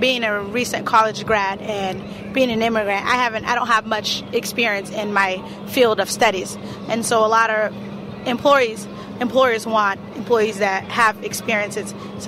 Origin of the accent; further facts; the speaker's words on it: South Sudan; now in Des Moines, United States; I'm from South Sudan.